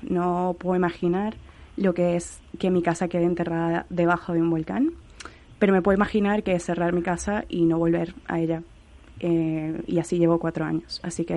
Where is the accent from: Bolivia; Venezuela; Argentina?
Venezuela; A ver, yo no soy de La Palma, no soy canaria, soy venezolana